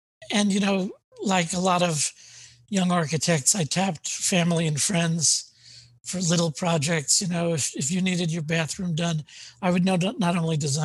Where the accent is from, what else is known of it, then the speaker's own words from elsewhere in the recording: Queens, New York, United States; And I, even though I grew up in Queens, I had no experience with it other than knowing it was out there somewhere.